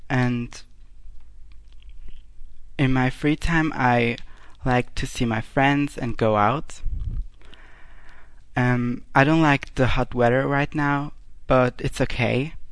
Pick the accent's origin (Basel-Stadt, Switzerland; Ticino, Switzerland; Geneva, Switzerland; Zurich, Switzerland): Basel-Stadt, Switzerland; Basel; English is a second language; I'm from Basel, but now I live in Riehen. That's a city in Basel.